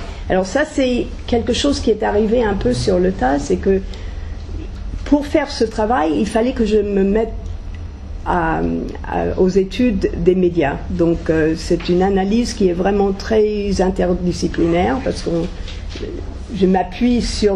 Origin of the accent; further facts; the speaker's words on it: United States; French is a second language; now in France; Mais comme vous entendez, je viens à l'origine des États-Unis où la télévision n'est pas très bas dans l'hiérarchie culturelle.